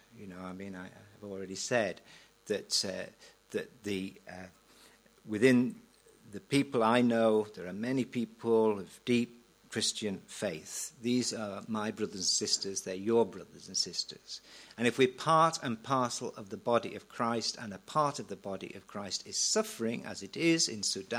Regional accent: Wales, United Kingdom; I speak as a Welshman.

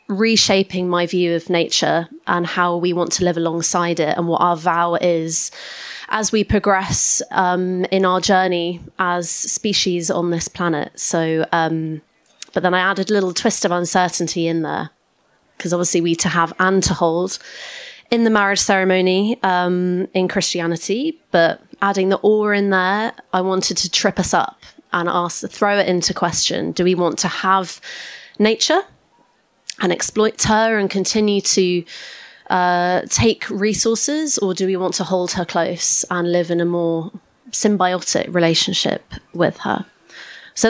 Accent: Exeter, South West England, United Kingdom; also born or lived in United States; But a bit about me, I'm from Devon. I was actually born in the States, but grew up in Exeter area

